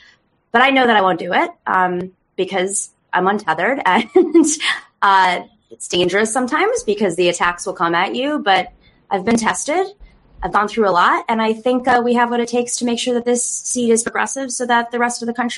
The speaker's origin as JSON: {"language": "English", "region": "New York", "country": "United States", "tie": "born or raised there", "said": "It was actually the district I grew up in Western New York when I was a kid."}